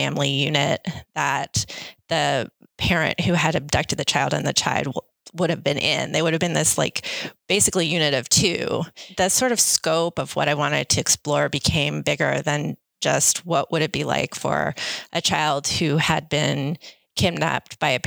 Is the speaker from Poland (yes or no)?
no; Saudi Arabia; when I was growing up in Saudi Arabia.